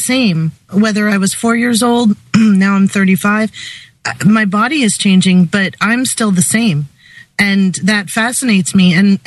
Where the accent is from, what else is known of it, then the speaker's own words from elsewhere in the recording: Florida, United States; I'm from Florida. Every year, for 6 months out of the year, we prepare for a hurricane